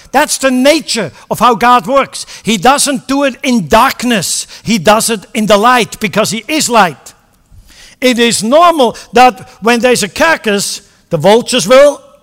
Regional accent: Switzerland; And I'm from Switzerland. I'm neutral.

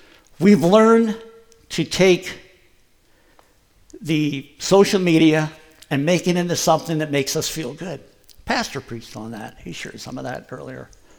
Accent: East Coast, United States; I'm from the East Coast

